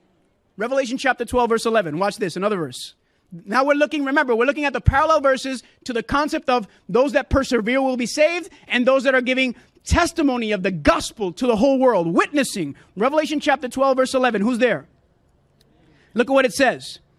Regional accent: Puerto Rico; No, I'm from Puerto Rico, a little island. It's still over there.

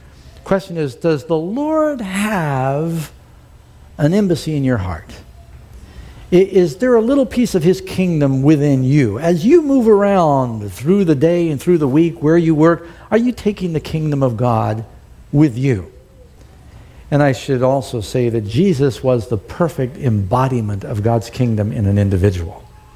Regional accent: California, United States; born there; Now, I'm born American. I'm born California.

